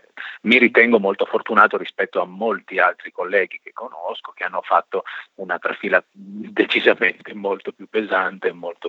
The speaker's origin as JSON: {"language": "Italian", "town": "Pordenone", "region": "Friuli-Venezia Giulia", "country": "Italy", "tie": "born or raised there", "said": "poi sono tornato a Pordenone, che è il mio paese natale. Ho frequentato le scuole medie a Pordenone e poi lì ho fatto anche il liceo classico"}